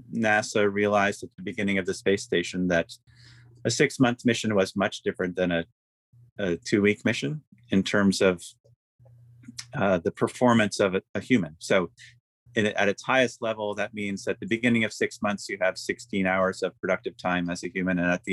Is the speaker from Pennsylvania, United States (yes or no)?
yes; Philadelphia, Pennsylvania, United States; I grew up in Philadelphia and spent my summers in Maine.